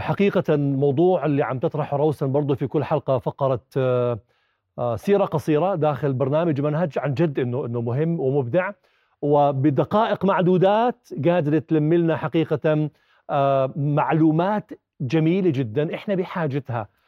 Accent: Jordan; بنقدر نعمل إشي حلو إلنا إحنا كأردنيين مثلا وكعرب

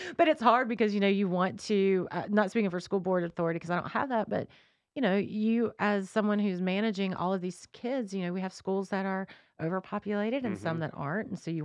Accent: North Carolina, United States; So I grew up in Davidson County, North Carolina, and that is just a couple counties over from here.

